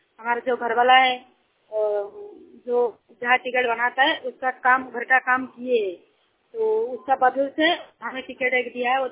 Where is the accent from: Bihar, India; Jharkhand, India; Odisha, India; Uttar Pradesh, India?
Odisha, India; moved away; और मैं उड़ीसा के रहने वाली हूं